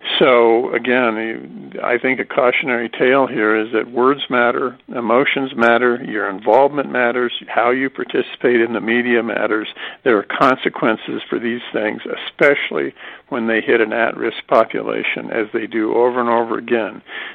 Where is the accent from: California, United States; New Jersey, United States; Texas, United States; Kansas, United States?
Kansas, United States; you know, I'm from Kansas. Kansas has had, you know, some very notorious crimes.